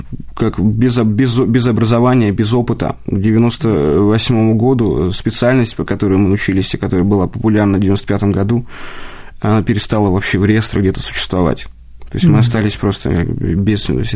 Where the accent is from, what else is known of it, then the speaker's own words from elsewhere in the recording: Moscow, Russia; Родился я в Москве в 80-м году. Рос без отца, одна мама растила